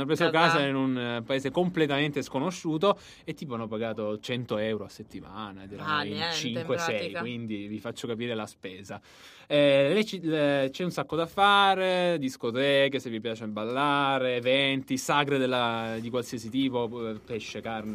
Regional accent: Apulia, Italy; passatempo principale della mia terra è sicuramente l'estate. L'estate, certo. Le spiagge splendide. Si può venire in Puglia anche spendendo molto poco

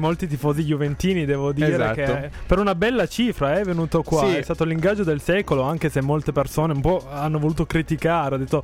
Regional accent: Florence, Tuscany, Italy; Comunque io sono fiorentino

